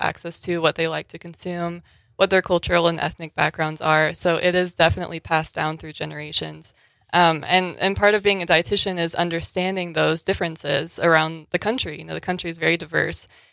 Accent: Austin, Texas, United States; I'm from Austin, Texas. So a city of 1 million people, that's how many people are in Montana.

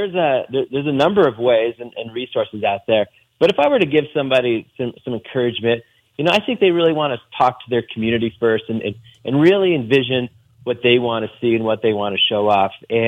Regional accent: Sidney, Nebraska, United States; You know, growing up in Sydney, we'd sometimes try to get over to Brockway Dairy Day.

